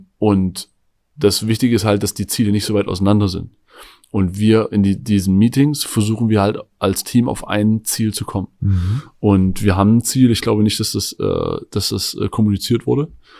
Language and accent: German; Eisenach, Thuringia, Germany; also born or lived in Jena; Wie gesagt, meine Kindheit in Eisenach verbracht und meine Schulzeit in Jena oder die zweite Schulzeit quasi in Jena.